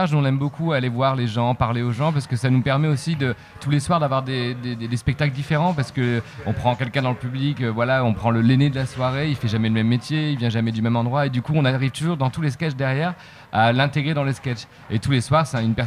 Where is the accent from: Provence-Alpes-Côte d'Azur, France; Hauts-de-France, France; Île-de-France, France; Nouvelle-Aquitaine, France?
Hauts-de-France, France; Lille; À Lille, ça va. On est de Lille, ça passe.